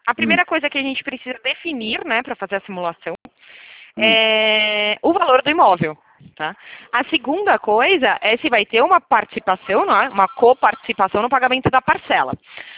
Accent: Limeira, São Paulo, Brazil; eu falo de Limeira, tá? Eu sou da cidade de Limeira

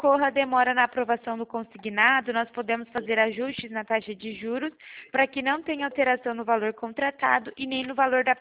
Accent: São Paulo, Brazil; Eu sou do estado de São Paulo.

